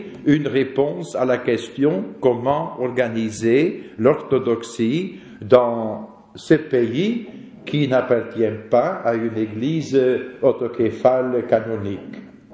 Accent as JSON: {"language": "French", "region": "Flanders", "country": "Belgium", "said": "Et je dois avouer cela malgré le fait que je suis flamand."}